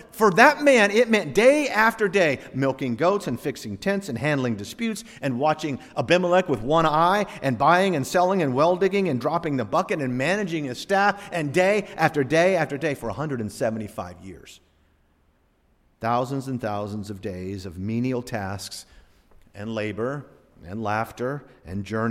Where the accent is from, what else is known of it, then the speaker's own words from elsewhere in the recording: the South, United States; For a lot of years, I grew up in the South.